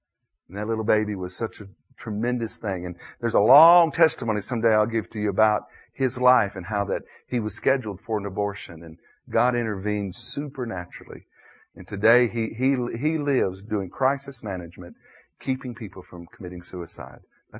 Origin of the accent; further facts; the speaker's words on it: Nashville, Tennessee, United States; And I was raised in Nashville, Tennessee, where there really are more Baptists than there are people.